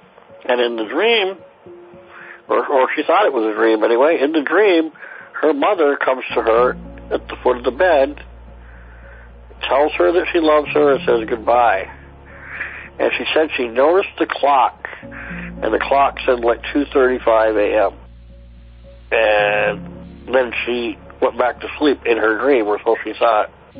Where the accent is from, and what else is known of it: Vermont, United States